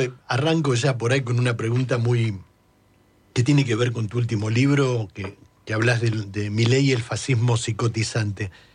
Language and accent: Spanish; Quilmes, Buenos Aires Province, Argentina; Somos bastante los quilmenios, pero yo soy de Quilmes también